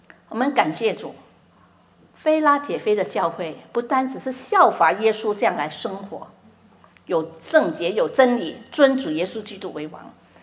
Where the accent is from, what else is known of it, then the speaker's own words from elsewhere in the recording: China; 我们这里大家都是，我们都是中国人，我们知道我们说有修养